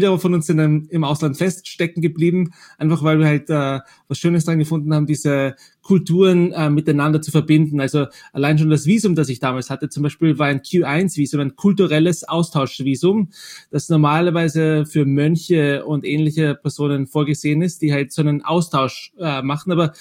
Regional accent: Austria; hey, ich komme aus Österreich

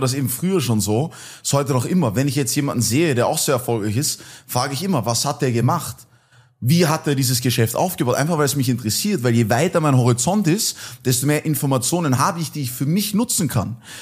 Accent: Austria; Auf jeden Fall bin ich dann aufgewachsen in der Nähe von Wien

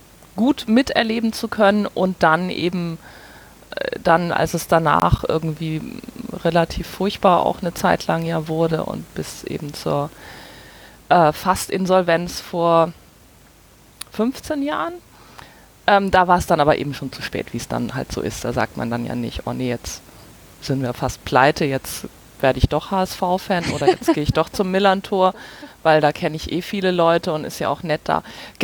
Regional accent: Flensburg, Schleswig-Holstein, Germany; Also ich bin in Flensburg aufgewachsen.

